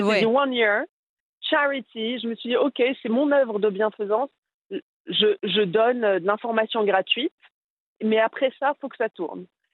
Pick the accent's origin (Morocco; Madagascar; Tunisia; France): Morocco; now in London, United Kingdom; je suis marocaine, iranienne, vivant à Londres.